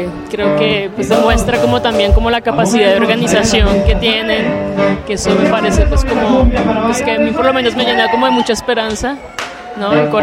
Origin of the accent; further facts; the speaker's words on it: Colombia; now in Mexico City, Mexico; Yo soy colombiana, pero vivo en el DF ya hace 8 años.